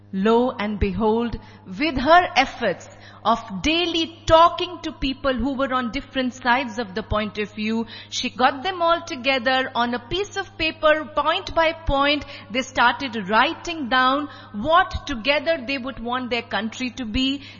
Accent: India; I am from India, she was from Tunisia. It did not matter what religion she came from. I am Sikh, she's an Arab Muslim.

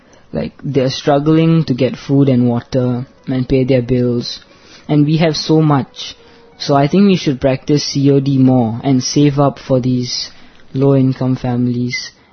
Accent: Singapore; I'm from Singapore.

